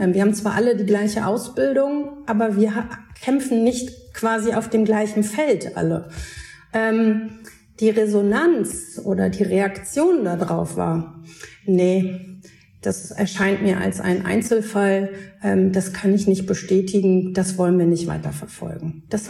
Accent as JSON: {"language": "German", "region": "Hamburg", "country": "Germany", "said": "ich komme aus Hamburg, also auch einer Großstadt"}